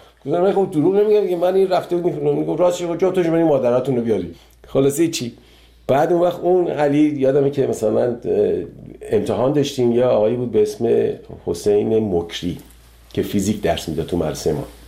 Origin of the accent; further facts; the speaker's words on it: Iran; moved away; 30 سال 30 خورده سال که از ایران من اومدم بیرون